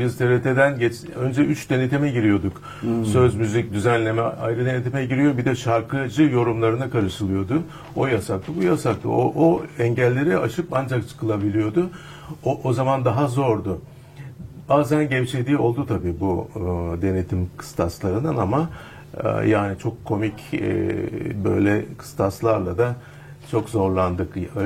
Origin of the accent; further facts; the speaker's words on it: Antalya, Turkey; also born or lived in Milas / Ankara; Ben Milas'ta doğdum, Antalya'da büyüdüm. Babam memuriyet dolayısıyla Antalya Kale içinde büyüdüm. Sonra Ankara'da. Yine liseyi ve üniversiteyi bitirdim. Gazi Üniversitesi mezunuyum.